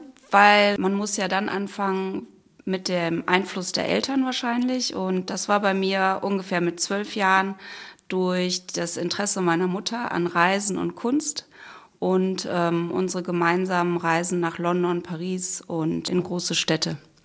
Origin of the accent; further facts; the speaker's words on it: Krefeld, North Rhine-Westphalia, Germany; Wir sind ja in Krefeld aufgewachsen